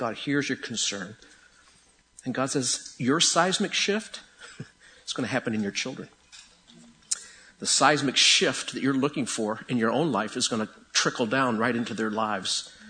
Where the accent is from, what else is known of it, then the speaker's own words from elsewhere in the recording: Rochester, New York, United States; And I'm going to go out on a limb here only because I'm from Rochester. I kept hearing the word Eastman School of Music